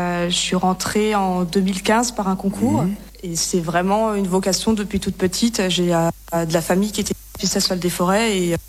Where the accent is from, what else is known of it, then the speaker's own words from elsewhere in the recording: Grand Est, France; now in Lyon, France; Je suis de Lorraine. et j'ai intégré Lyon voilà, parce que le poste s'est présenté et que j'avais envie de bouger.